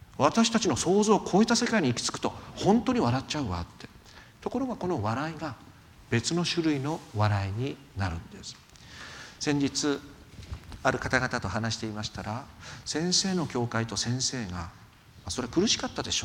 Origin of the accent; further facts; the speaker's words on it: Yamagata, Japan; この間の集会では私と同じ山形県出身の人もおられました。山形県といえば牧師さんじゃなかったけど鈴木留三さんと同郷なんですよって何度も話しました。